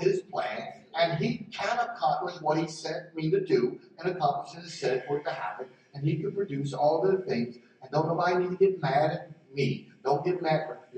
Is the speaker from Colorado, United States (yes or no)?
no; Philadelphia, Pennsylvania, United States; although I talk about I'm the boy from Philly, right? I love my hometown, right, to a degree, but I love God more.